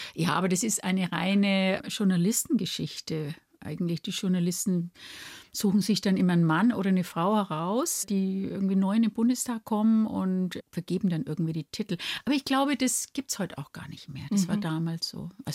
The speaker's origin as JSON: {"language": "German", "town": "Nuremberg", "region": "Bavaria", "country": "Germany", "tie": "born there", "said": "Ich bin ja in einem Nürnberger Krankenhaus auf die Welt gekommen. Also bin ich in Nürnberg geboren und nicht in Stein."}